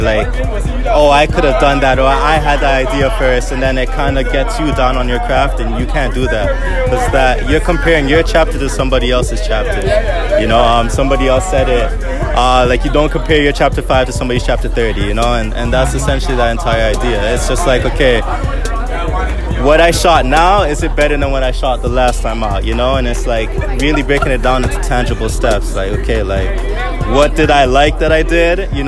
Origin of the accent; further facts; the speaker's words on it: Toronto, Ontario, Canada; I grew up in Toronto, Rexdale, so west side.